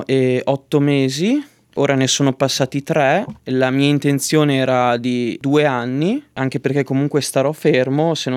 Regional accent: Lombardy, Italy; a Brisbane ho un amico che non vedo da 10 anni, che abitava nel mio paese in provincia di Mantova

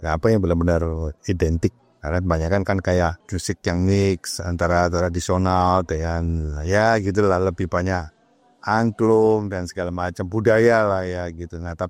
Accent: Malang, East Java, Indonesia; now in Sydney, Australia; Kayaknya saya orang Malang.

